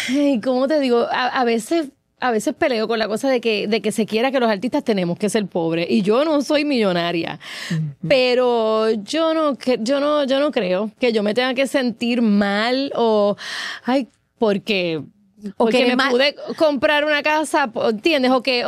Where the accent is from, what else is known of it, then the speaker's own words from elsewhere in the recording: Puerto Rico; del pelo rizo, de cómo somos los puertorriqueños o las puertorriqueñas